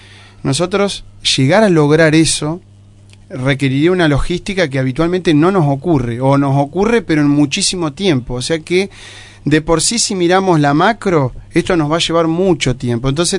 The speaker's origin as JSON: {"language": "Spanish", "town": "La Plata", "region": "Buenos Aires Province", "country": "Argentina", "tie": "born there", "said": "Y aparte, acuérdense, yo nací en La Plata."}